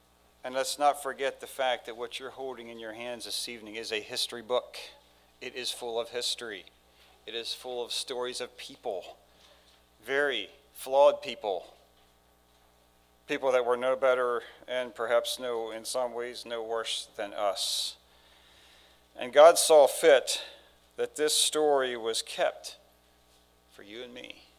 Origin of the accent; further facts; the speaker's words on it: Pennsylvania, United States; I am from Lancaster County, and so that is my perspective as I look across these lessons of church history from 1900 to 2000.